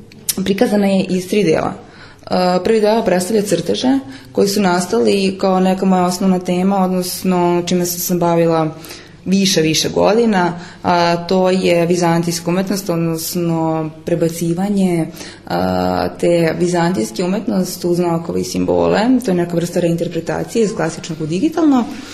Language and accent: Serbian; Novi Sad, Vojvodina, Serbia; dolazim iz Novog Sada.